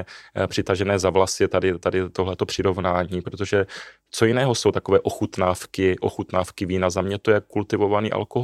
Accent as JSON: {"language": "Czech", "town": "Ostrava", "region": "Moravian-Silesian Region", "country": "Czechia", "said": "Já sám jsem už 11 let abstinentem a pocházím z Ostravy."}